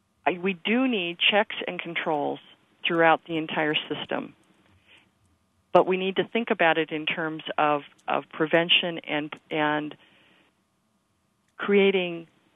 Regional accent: Iowa, United States; I grew up in Iowa, and so I'm familiar with what the Upper Midwest faces in terms of growing conditions

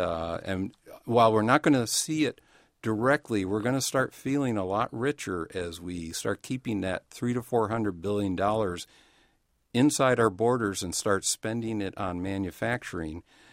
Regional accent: Detroit, Michigan, United States; this was built in Detroit, and I'm a Detroit native. I was born in Detroit, so that tends to also feed into wanting a car manufactured there.

